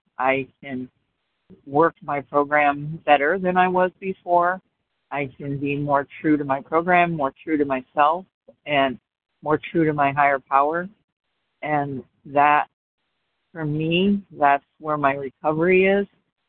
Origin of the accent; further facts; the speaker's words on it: Illinois, United States; I'm from Illinois